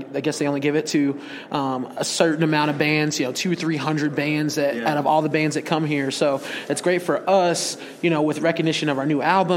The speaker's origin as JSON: {"language": "English", "town": "Bloomington", "region": "Illinois", "country": "United States", "said": "for us, it was the hub of the Midwest, and being from Bloomington, we wanted to continue working our Midwest markets."}